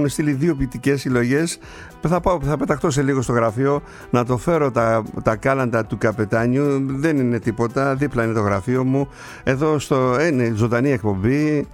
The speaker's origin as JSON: {"language": "Greek", "town": "Kasos", "region": "South Aegean", "country": "Greece", "tie": "born or raised there", "said": "τα παιδικά μου χρόνια, όταν κάναμε Χριστούγεννα στο νησί. Στο νησί μου την Κάσο."}